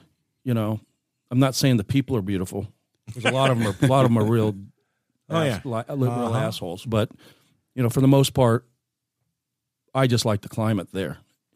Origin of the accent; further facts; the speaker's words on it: Seal Beach, California, United States; So my hometown is Seal Beach, California, by the ocean, on the ocean. Little small towns. I call it Mayberry by the Sea.